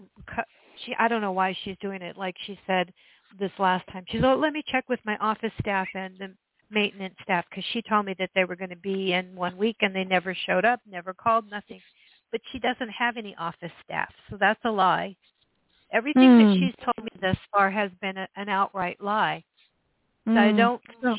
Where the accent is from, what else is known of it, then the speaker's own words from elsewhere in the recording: Oregon, United States; I'm from Oregon.